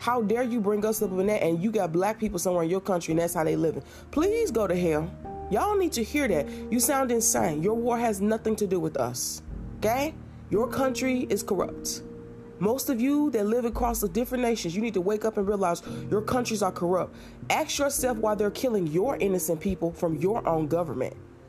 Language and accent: English; United States; So when I was a child, okay, I was born and raised in America, okay?